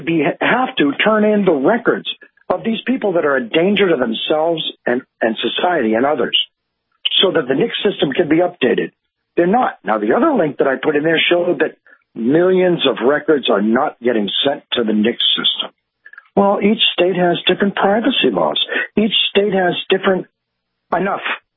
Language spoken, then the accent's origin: English; Worcester, Massachusetts, United States; I was up in Mass, and I'm from Worcester, and I got the permit to carry from, even though I'm New York and I'm licensed in New York